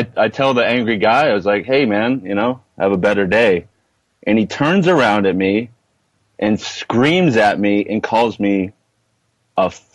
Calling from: New Hampshire, United States; Well, I'm in New Hampshire now. I just came back from Boston.

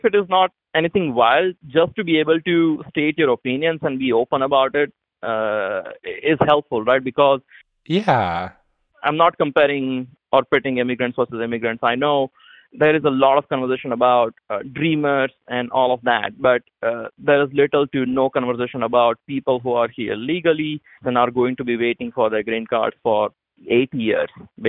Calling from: Austin, Texas, United States; I'm calling from Austin, Texas.

